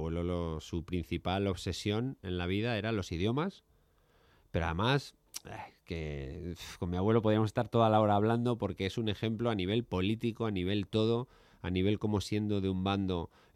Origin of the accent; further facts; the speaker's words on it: Madrid, Community of Madrid, Spain; born there; Yo nací en Madrid.